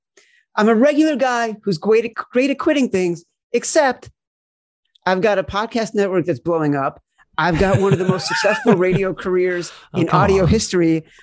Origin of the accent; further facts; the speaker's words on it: Chicago, Illinois, United States; Like, to me, listen, I grew up in Chicago, right?